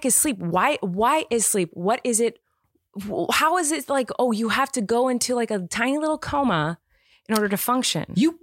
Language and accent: English; California, United States; So, anyway, because I'm from California.